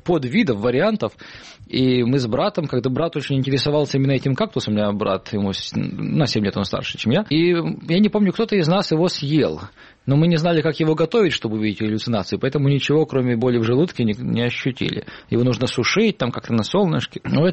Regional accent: Saint Petersburg, Russia; born there; Родился в Ленинграде, в семье военного летчика-испытателя. Я в 61-м году родился

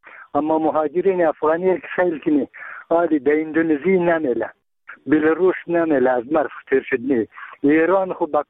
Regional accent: Bamyan, Afghanistan; ما یک تن از بامیانیم

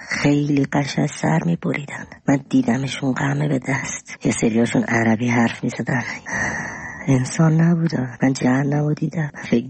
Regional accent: Tehran, Tehran Province, Iran; من از تهرانم

